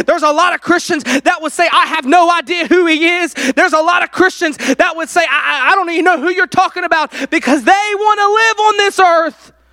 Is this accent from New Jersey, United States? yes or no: no; North Carolina, United States; I'm from Carolina. I'm proud to be from Carolina. I may live in Virginia, but you'll never get me to admit that I'm a true Virginian. I am a North Carolinian.